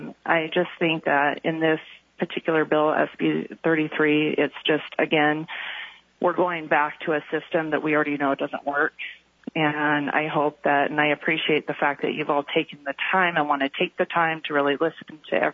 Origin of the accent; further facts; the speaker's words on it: Juneau, Alaska, United States; I'm from Juneau, and I'm representing myself today.